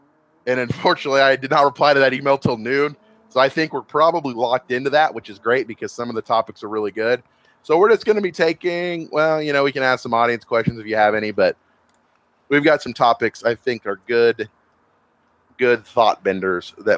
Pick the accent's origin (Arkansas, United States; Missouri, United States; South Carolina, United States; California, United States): Missouri, United States; most of that movie reminded me of my hometown.